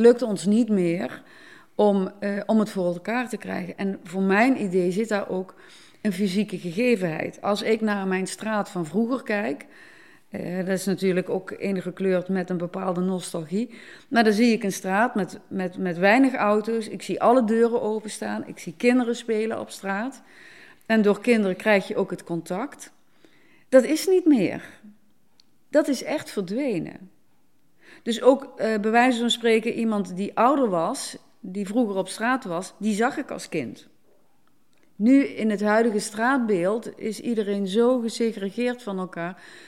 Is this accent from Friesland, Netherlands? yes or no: no; Limburg, Netherlands; born there; also born or lived in Nijmegen / Malden; Ik ben hier wel geboren in Limburg, maar ik heb heel lang in Nijmegen en omstreken gewoond, in met name Malden.